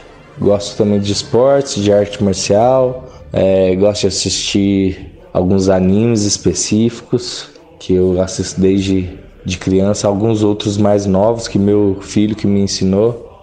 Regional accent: Santo Ângelo, Rio Grande do Sul, Brazil; now in Uberlândia, Brazil; Eu tenho 38 anos. Sou natural de Santo Ângelo, Rio Grande do Sul. Atualmente eu resido em Uberlândia, Minas Gerais e São Paulo, capital.

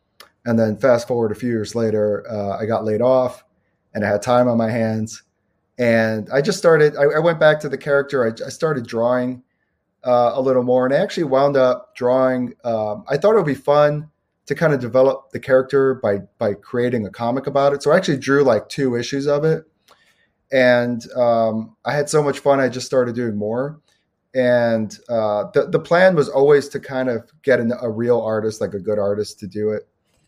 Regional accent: Brooklyn, New York, United States; also born or lived in Chicago suburbs, Illinois; I grew up in Brooklyn and Chicago, suburbs of Chicago.

